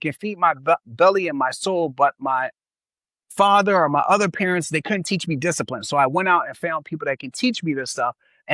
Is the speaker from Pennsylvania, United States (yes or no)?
yes; Philadelphia, Pennsylvania, United States; So I grew up in Philadelphia. My mother raised seven children on welfare. We moved about 18 times before I turned 18.